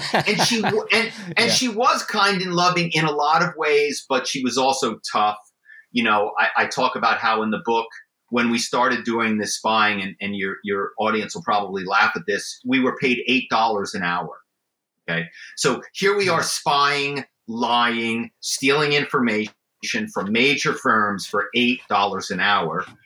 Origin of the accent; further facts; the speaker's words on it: Philadelphia, Pennsylvania, United States; So, you know, I grew up in Philadelphia and, my family is well known in the car business